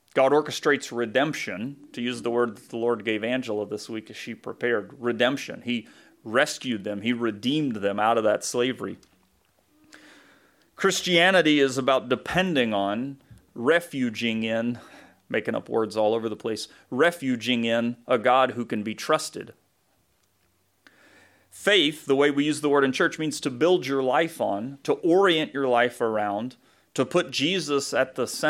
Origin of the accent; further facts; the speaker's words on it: the South, United States; accent: southern; somebody noticed my southern accent yesterday